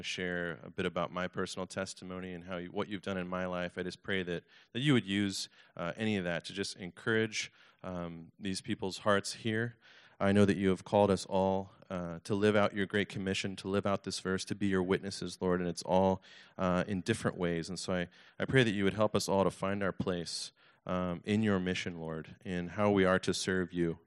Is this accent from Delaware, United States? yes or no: no; Kentucky, United States; But first, let me share with you, I'm from Kentucky, so I love that you guys are going to Henderson.